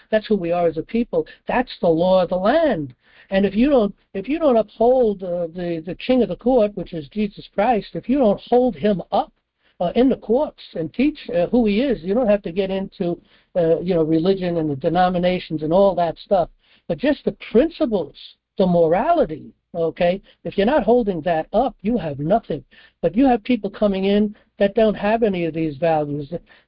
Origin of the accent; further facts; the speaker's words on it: New York City, New York, United States; First of all, I know Trump going way back because I come from New York City.